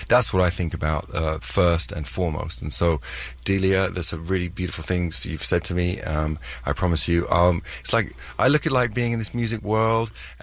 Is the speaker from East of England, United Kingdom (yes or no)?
no; London, United Kingdom; I'm from London. I can park in small spaces.